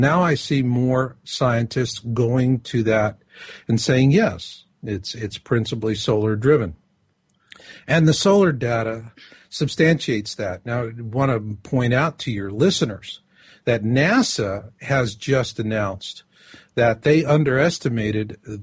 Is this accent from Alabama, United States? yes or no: no; Arizona, United States; You know, I was raised in Arizona.